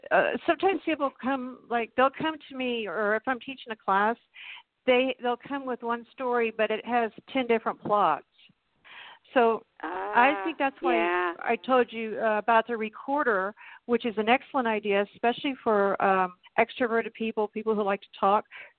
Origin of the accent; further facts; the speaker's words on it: Louisiana, United States; born there; now in South Carolina, United States; My family is from the South, and I was born in Louisiana.